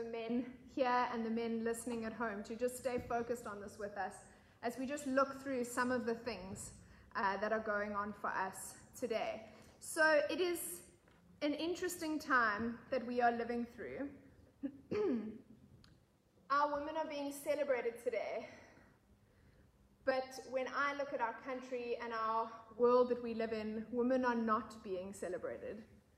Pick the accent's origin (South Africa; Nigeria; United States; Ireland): South Africa; It's my prayer as a Christian, as a South African, as a woman.